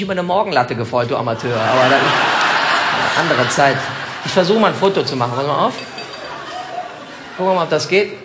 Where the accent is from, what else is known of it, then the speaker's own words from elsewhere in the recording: Cologne, North Rhine-Westphalia, Germany; Sensationell, was für eine Begrüßung hier in meiner Heimatstadt.